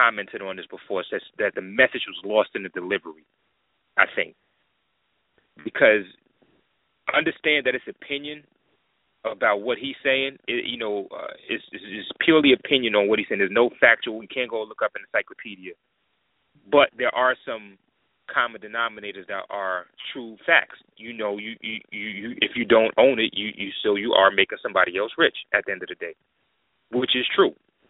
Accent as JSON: {"language": "English", "town": "New York City", "region": "New York", "country": "United States", "tie": "born or raised there", "said": "I grew up in it, you know, being from there. Not to say anybody else growing up outside of New York City doesn't have cockiness and arrogance with it"}